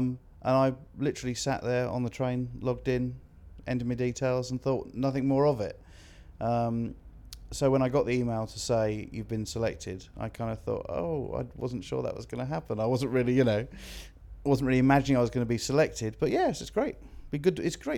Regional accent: Staplehurst, South East England, United Kingdom; I'm 40 and I'm from Staplehurst in Kent.

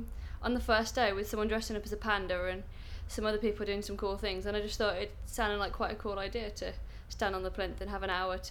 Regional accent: Kingswinford, West Midlands, United Kingdom; I'm from Kings Winford in the West Midlands. It's quite a little town, no one really knows it. I tend to say that I'm from Birmingham, but it's actually kind of sandwiched between Dudley and Stourbridge. It's kind of quite a suburban town

